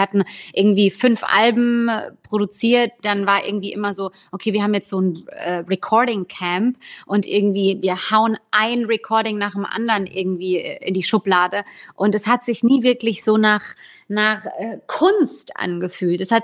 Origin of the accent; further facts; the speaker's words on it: Germany; moved away; da ich natürlich auch Deutschland ist meine Heimat. Ich bin absolut großer Deutschland-Fan und merke dann auch, wenn ich irgendwie einen Moment zu lange hier bin, dass ich dann auch wirklich Heimweh bekomme.